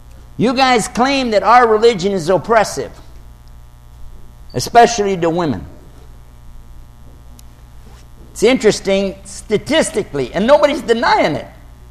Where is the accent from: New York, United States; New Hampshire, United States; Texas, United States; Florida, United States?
Texas, United States; You forgot I was from Texas, didn't you?